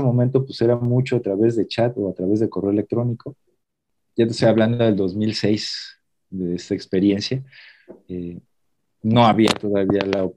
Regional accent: Mexico; como cultura, como sociedad mexicana, que no nos animamos a empezar un proceso

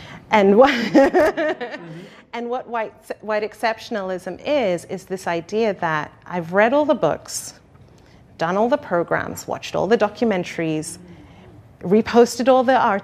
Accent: Wales, United Kingdom; accent: Welsh; I grew up in Wales. I was born in Wales, and I had a Welsh accent in the beginning of my life. thankfully, it's gone now. But I grew up as a Black Muslim girl in a predominantly white space

